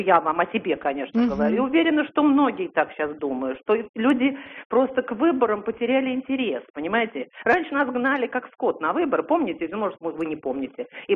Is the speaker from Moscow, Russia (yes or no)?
yes; Moscow, Russia; я из Москвы.